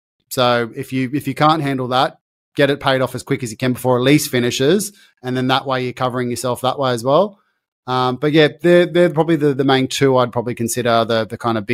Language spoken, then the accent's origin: English; Parramatta, New South Wales, Australia; Like where I grew up in Parramatta, you couldn't even find an office space.